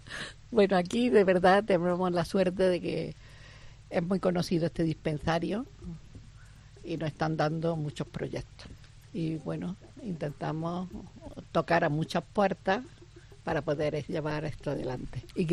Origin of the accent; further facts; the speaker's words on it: Carcabuey, Andalusia, Spain; also born or lived in Granada, Spain / Córdoba, Spain; nací en Granada, pero he vivido toda mi vida en un pueblo, Carcaboy, un pueblo de la provincia de Córdoba, y después en Córdoba.